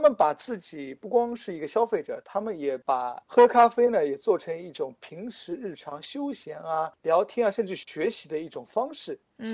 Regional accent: Australia; 但是呢，作为我们澳洲人来说，通常很难去接受那么浓郁的苦甜的那种味道

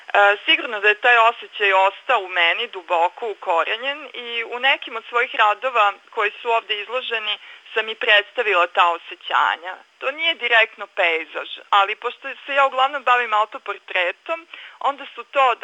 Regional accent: Kikinda, Vojvodina, Serbia; pošto sam ja poreklom iz Kikinde, pa ovde su živjeli moji roditelji i u staroj kući još uvek čuvam stvari iz detinjstva

